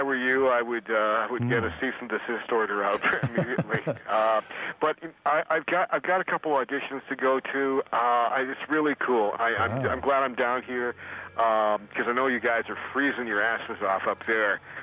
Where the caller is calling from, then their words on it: Los Angeles, California, United States; I'm calling you from Hollywood, Los Angeles, down Venice Beach.